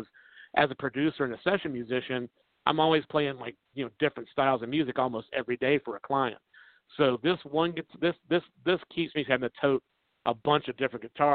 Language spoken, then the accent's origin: English; Jacksonville, Florida, United States; also born or lived in Green Cove Springs; I'm originally from Jacksonville. Well, actually Greenco Springs, Florida, then Jacksonville, Florida, about a 30-minute difference, and now Macon, Georgia.